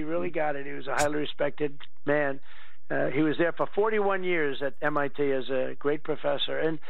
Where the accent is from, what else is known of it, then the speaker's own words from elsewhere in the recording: New York City, New York, United States; Perhaps it's because I'm from New York City.